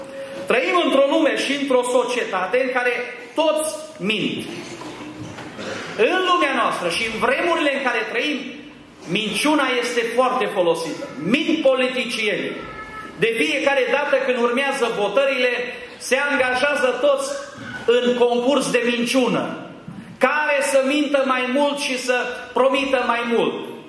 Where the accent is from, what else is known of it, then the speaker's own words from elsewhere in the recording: Romania; Am zis, nicio problemă, suntem români, dăm cu șmirg, cu șlefuit, până o scoatem la nivelul potrivit.